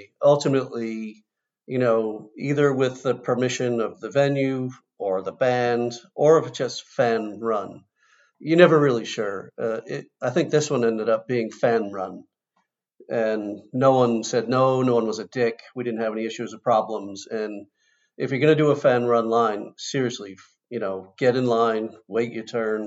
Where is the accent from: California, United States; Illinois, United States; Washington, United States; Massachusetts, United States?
Washington, United States; Seattle; You need some sunscreen because, you know, we're from Seattle. We don't react well to sun.